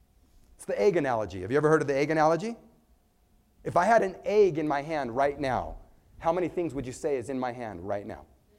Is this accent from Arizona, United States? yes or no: yes; Arizona, United States; and I'm from Arizona, and so it's desert, and it's hot.